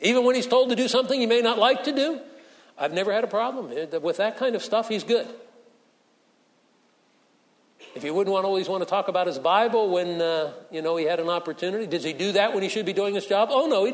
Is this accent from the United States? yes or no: yes; East Coast, United States; I grew up on the East Coast. They weren't so fanatical about lawns back there.